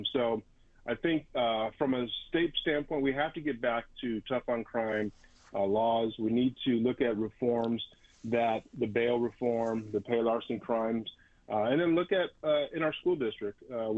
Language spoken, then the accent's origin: English; Las Vegas, Nevada, United States; now in Napa, United States; I was raised in Las Vegas, been here 49 years, graduate of Valley High School, stayed in town